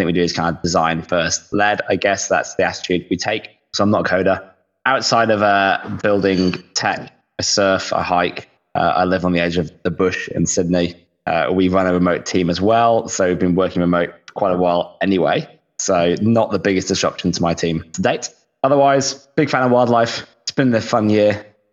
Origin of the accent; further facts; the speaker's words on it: United Kingdom; moved away as an adult; now in Australia; So whether you can tell or not, I'm actually British, but I've done maybe 11 years in Australia now.